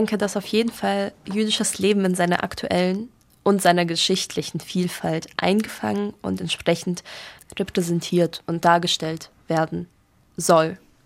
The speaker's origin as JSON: {"language": "German", "town": "Baden-Baden", "region": "Baden-Württemberg", "country": "Germany", "tie": "born or raised there", "lives_now": "Stuttgart, Germany", "said": "ich bin in Baden-Baden aufgewachsen, ich lebe jetzt in Stuttgart"}